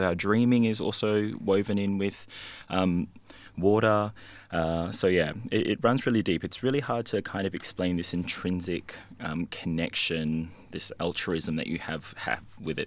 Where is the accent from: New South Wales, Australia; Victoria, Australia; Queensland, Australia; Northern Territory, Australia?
Northern Territory, Australia; I'm from the Northern Territory, Larrakia man. Being here in Noongar country